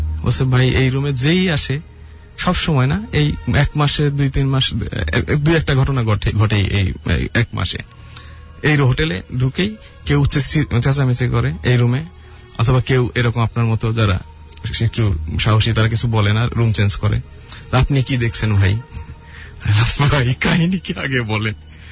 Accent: Pabna, Rajshahi Division, Bangladesh; আমার দেশের বাড়ি হচ্ছে পাবনা

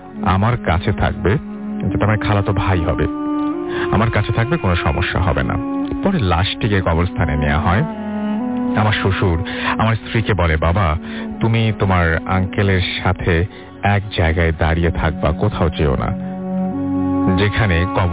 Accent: Shailkupa, Khulna Division, Bangladesh; now in Gazipur, Bangladesh; আমি গাজীপুরে একটা কোম্পানিতে IT অফিসার হিসেবে কাজ করছি। আমার বাড়ি ঝিনাইদহ জেলার শৈলকুপা থানায়।

